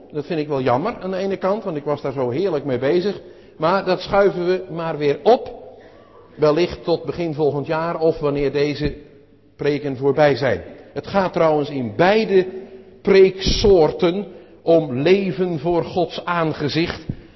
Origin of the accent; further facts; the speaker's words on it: Pernis, South Holland, Netherlands; ik ben een jongen van de Maas. Ik ben opgegroeid, geboren in het kleine dorpje Pernis en dat ligt aan de Maas. Dus ik heb heel wat aan de Madroel, zo heet dat bij ons, de Maaskant, gespeeld en later ook gewandeld, gelopen.